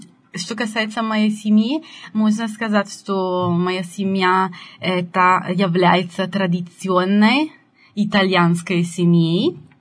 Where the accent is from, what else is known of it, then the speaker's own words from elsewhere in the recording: Lovere, Lombardy, Italy; Russian is a second language; Мой родной город, это не Бергамо, а Ловере. Это очень маленький город, который находится в северной Италии, в регионе Ломбардии, который это самый многолюдный и промышленный регион в Италии.